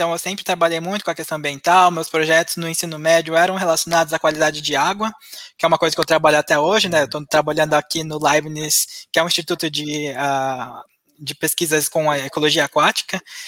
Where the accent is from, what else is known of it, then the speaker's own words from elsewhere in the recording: São Carlos, São Paulo, Brazil; Eu sou natural de São Carlos, e no interior de São Paulo, né?